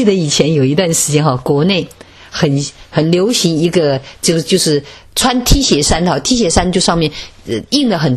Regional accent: Wuhan, Hubei, China; 特别在武汉哈，我是武汉人哈

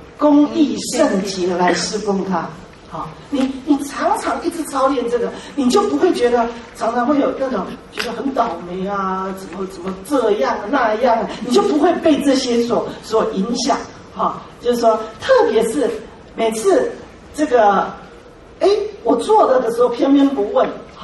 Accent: China; 有时候我们中国人被人称赞的时候，常常也很别扭。

